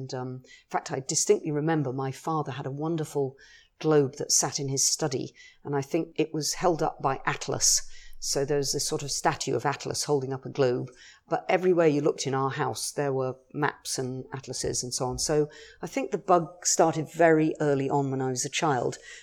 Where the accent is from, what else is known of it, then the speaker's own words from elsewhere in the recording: London, United Kingdom; moved away as an adult; now in United States; I grew up on the edge of London and really, you know, love being a Londoner.